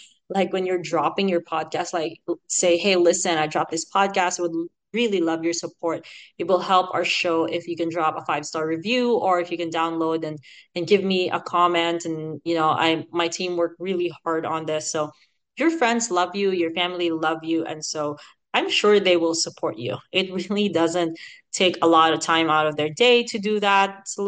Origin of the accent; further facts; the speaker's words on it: Philippines; accent: Filipino; But I'm Filipino. Right now, I'm using my kind of Californian accent, but I still sound Filipino sometimes. But if I use my Filipino accent, it might not be picked up by AI.